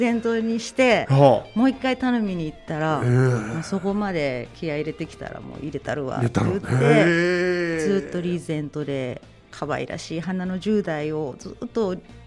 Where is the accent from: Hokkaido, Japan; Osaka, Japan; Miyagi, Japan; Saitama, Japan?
Saitama, Japan; also born or lived in Yokohama; now in Kansai, Japan; 本当は、はい、埼玉出身なんですけど、